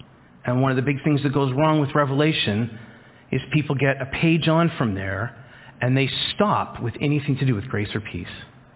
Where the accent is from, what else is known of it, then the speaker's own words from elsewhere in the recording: Toronto, Ontario, Canada; all of a sudden you see in Toronto all the high-rise buildings. I'm from Scarborough. That's like, I'm home, right?